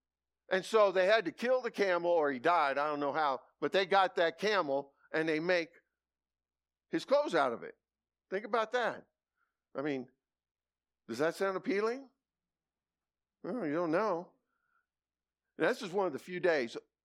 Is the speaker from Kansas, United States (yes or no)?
yes; Kansas, United States; I'm from Kansas, so I like grass and the occasional tree, all right? And I like it flat. I'm sorry, I like flat country, okay?